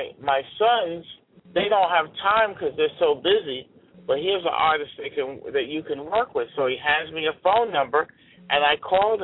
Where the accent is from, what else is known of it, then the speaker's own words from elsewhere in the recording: Brooklyn, New York, United States; I'm originally from New York, from Brooklyn, and started in the business at 14.